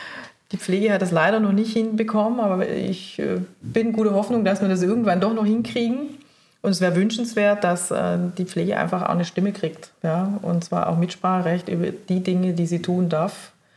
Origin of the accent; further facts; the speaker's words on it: Baden-Württemberg, Germany; ich komme ja aus Baden-Württemberg.